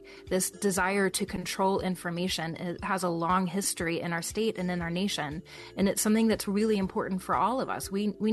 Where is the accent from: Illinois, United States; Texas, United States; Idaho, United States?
Texas, United States; the story that I received growing up in Texas when I took, you know, Texas history in seventh grade, like so many young Texans